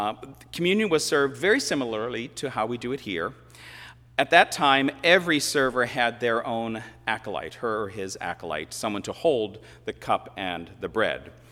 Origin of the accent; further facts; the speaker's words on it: Northeast, United States; I was from the Northeast and we were much more restrained about such things.